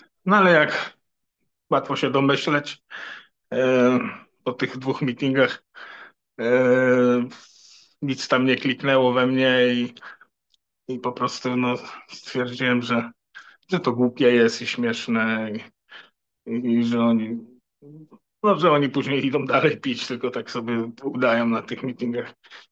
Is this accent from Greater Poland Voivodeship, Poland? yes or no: no; Koszalin, West Pomeranian Voivodeship, Poland; ja pochodzę z Koszalina, to tam było Mielno, te nadmorskie klimaty